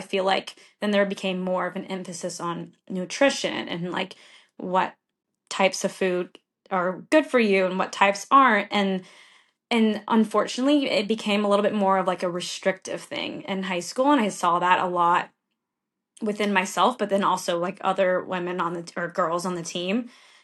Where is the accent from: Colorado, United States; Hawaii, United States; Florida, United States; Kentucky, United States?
Florida, United States; So I grew up in Florida, and we would travel a lot to like Northeast, in the summer for tournaments.